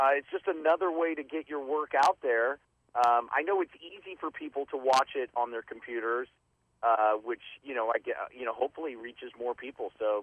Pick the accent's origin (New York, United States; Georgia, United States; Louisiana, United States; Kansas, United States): Kansas, United States; I grew up in Kansas, and I remember growing up learning about them.